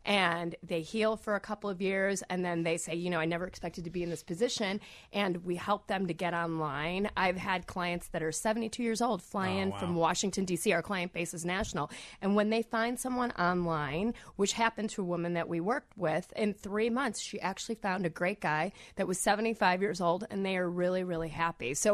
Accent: India; You know, I'm Indian

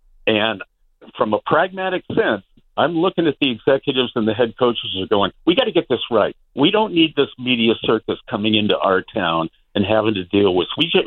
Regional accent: California, United States; now in Bay Area, United States; I'm retired in the Bay Area, but I'm from Southern Cal.

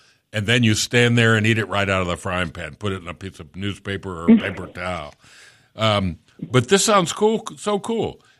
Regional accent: Florida, United States; Well, I grew up in South Florida.

